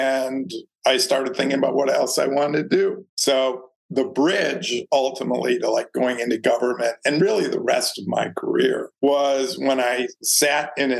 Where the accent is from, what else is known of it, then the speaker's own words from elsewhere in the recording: Detroit, Michigan, United States; now in New York, United States; I grew up in a nice suburb of Detroit, had lots of good friends, still do, in fact, going to Michigan tomorrow for a high school reunion.